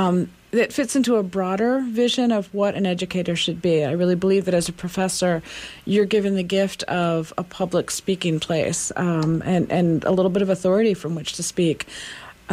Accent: Washington, District of Columbia, United States; I grew up in Washington, D.C., the daughter of fairly activist parents during the Vietnam War.

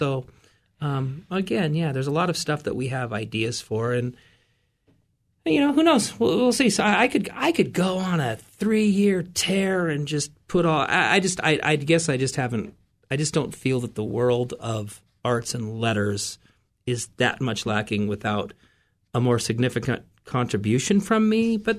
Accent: Renton, Washington, United States; No, I listened to a lot of … when I was growing up in Renton.

